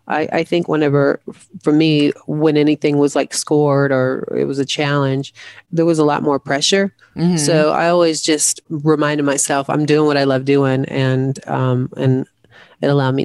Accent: the South, United States; growing up in the South and transitioning before it was like, you know, hot on TV

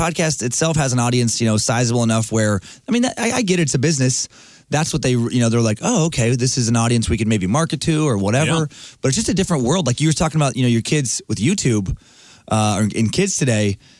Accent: Idaho, United States; I think because I grew up in Idaho, I didn't realize how weird that was to be surrounded by people talking about the New World Order and black helicopters

